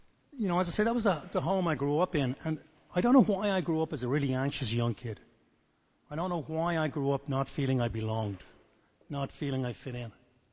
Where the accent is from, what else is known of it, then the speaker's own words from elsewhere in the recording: Dublin, Leinster, Ireland; And I grew up in Ireland, in Dublin, Ireland. I'm from Dublin originally, in a very average working-class home.